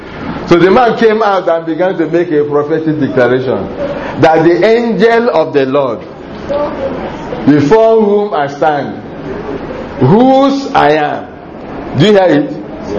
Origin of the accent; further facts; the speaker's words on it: Rivers, Nigeria; You know, we are from River State. Even that one you can't control. There is something falling from the sky. Soot. Anything in your house turns black.